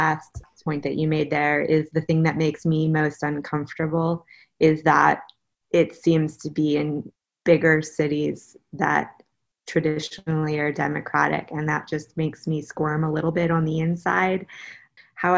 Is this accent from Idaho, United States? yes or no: no; Baltimore, Maryland, United States; I grew up in Baltimore, a city that has its own history